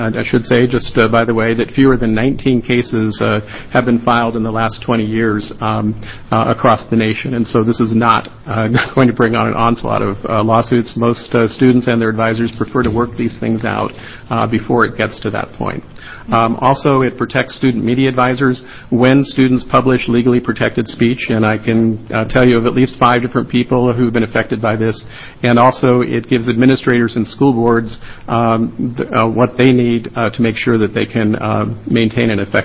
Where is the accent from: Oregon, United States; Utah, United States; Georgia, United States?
Oregon, United States; Portland; I'm from Portland, Oregon.